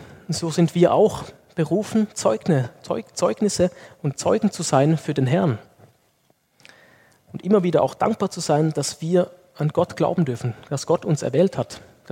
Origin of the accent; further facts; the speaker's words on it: Lithuania; Ich bin ja in Litauen aufgewachsen